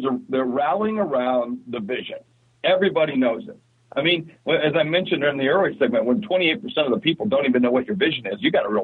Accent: South Dakota, United States; I'm from South Dakota. You know, we were born with guns.

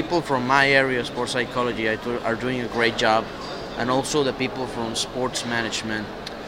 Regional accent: Venezuela; I am from Venezuela.

